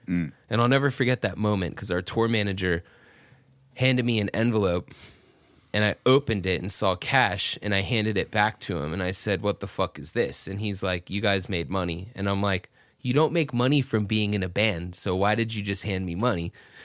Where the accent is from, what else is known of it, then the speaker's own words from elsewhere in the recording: Atlanta, Georgia, United States; also born or lived in Florida; I was born in South Florida near Miami. Mm-hmm. Lived there for like 2 years or so, 2 or 3 years. Grew up my whole life in Atlanta area where I was raised.